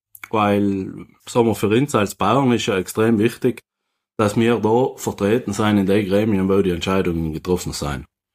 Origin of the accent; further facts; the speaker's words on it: Naturns, Trentino-Alto Adige, Italy; Ich bin 38 Jahre jung, muss ich sagen. Ich komme aus Naturns